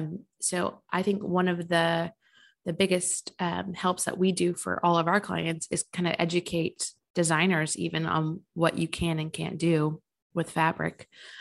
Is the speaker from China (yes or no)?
no; Fredericksburg, Texas, United States; moved away as an adult; now in New York, United States; Yeah. I'm a Texas girl. I'm from Fredericksburg and I went to UT, and I moved to New York after college